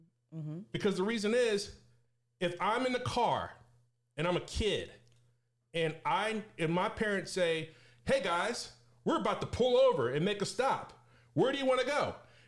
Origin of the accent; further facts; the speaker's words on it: Maryland, United States; Like I grew up in Maryland.